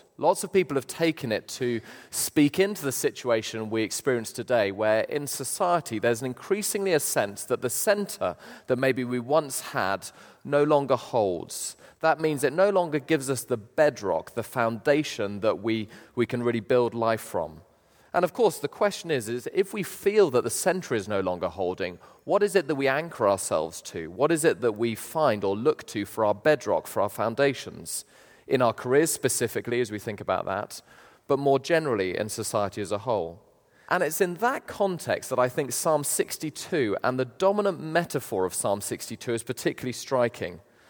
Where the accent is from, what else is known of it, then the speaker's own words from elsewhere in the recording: United Kingdom; So our translators do their best job with the word truly, which is a little bit tepid, but we are British after all.